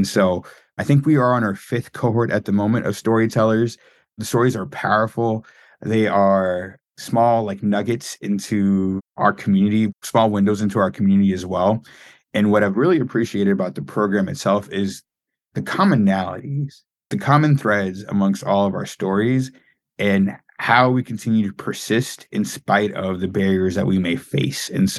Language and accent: English; Miami, Florida, United States; born there; I was born in Miami, Florida. My parents are immigrants. They came to this country from Nicaragua in the early 80s.